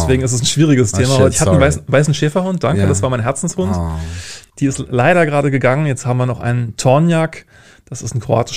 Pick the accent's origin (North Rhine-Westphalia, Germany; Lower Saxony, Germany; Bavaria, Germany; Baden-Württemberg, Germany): Lower Saxony, Germany; born there; moved away as an adult; now in Berlin, Germany; 53 Jahre, geboren in Niedersachsen, zwischen all den großen Städten, da irgendwie im grünen Weserbergland und bin seit 1998 in Berlin.